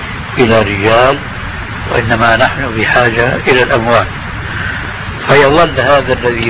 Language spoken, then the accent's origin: Arabic; Syria; كما يقولون عندنا في سوريا بيسند الحيطان